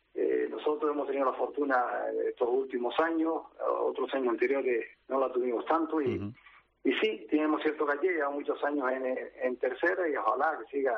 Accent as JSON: {"language": "Spanish", "region": "Canary Islands", "country": "Spain", "said": "somos 3 canarios los que estamos en esa categoría"}